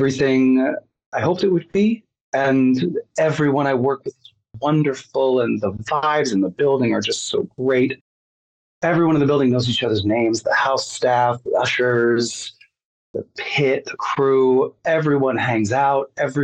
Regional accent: New Jersey, United States; I grew up in North Jersey, just across the river from Manhattan

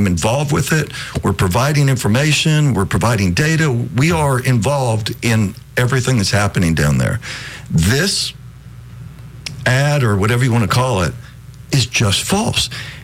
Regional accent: Montgomery, Alabama, United States; I grew up in that district. I grew up in Montgomery.

